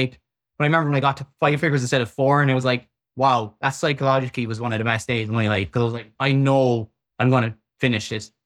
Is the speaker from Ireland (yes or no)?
yes; Ireland; I'm from Ireland, and it's very common for that to be done in Ireland.